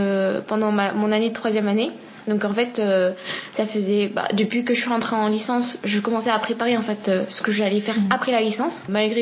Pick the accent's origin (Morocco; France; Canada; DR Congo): France; Réunion; Je suis d'origine de l'île de la Réunion. Je suis née à Saint-Étienne